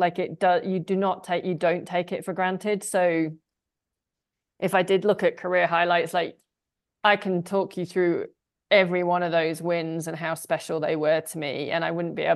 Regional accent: United Kingdom; we're both British and we're both awkwardly British

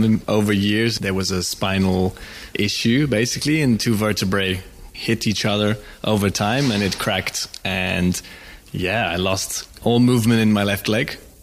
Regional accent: Tanzania; also born or lived in Brighton, United Kingdom; So I was born in the UK, in Brighton, and literally 3 weeks after I was born, my parents went back to Tanzania, to Africa

